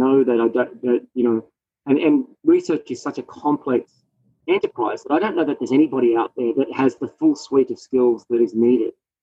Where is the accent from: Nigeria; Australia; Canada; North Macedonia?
Australia; now in United States; as an Australian, one of the things that happens when you first come to the United States